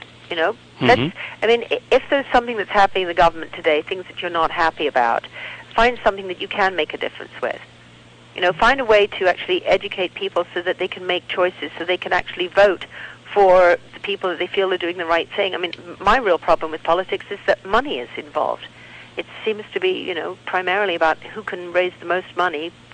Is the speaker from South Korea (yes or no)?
no; United Kingdom; now in United States; because I'm British and not American, I can't as yet vote in America.